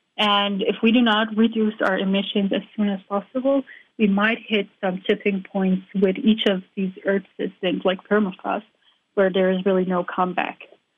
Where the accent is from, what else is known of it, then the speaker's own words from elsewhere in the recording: Iran; now in United States; growing up in Iran, I did witness many different types of environmental issues